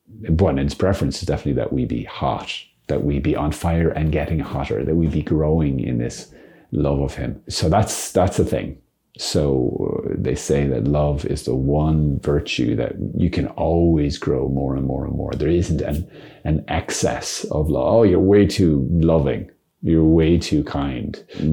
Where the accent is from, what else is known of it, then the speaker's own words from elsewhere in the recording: Ireland; As an Irishman, that's I can't possibly leave anything on my plate.